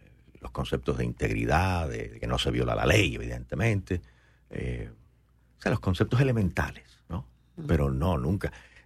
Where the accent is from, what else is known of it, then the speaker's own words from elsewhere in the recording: Havana, Cuba; born there; moved away; Nací en Cuba, en La Habana, aunque yo siempre me considero oriental, porque de ahí somos